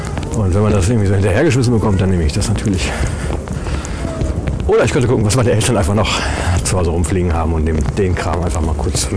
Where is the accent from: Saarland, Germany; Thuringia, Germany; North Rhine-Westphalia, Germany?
North Rhine-Westphalia, Germany; Ja, ich bin Westfale, ich kenne das alle nicht.